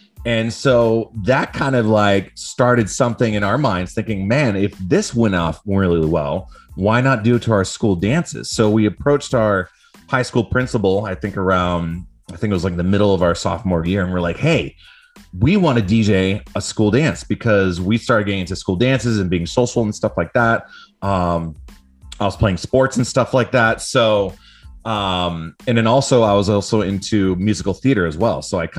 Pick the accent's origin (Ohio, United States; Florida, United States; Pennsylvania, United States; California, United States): California, United States; Carmel-by-the-Sea; So I grew up in Carmel by the Sea, California. It's a nice little kind of beach town right on the coast of California, right in the middle, smack dab in the middle of California.